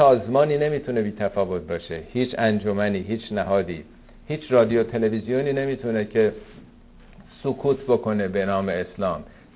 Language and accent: Persian; Iran; ما ایرانی هم عادت کردیم هر چیزی هم تأسیس میشه بالاش می‌نویسیم